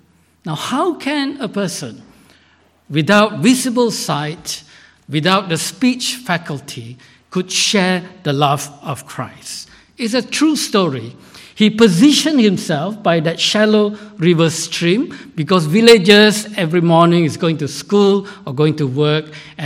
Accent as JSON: {"language": "English", "country": "Malaysia", "tie": "born or raised there", "said": "I grew up in Malaysia as a young boy in secondary school. 2,000 students, 1,900 are Muslims in Malaysia. I grew up in North Malaysia. I've never met a Christian in my life until I was 17 years old."}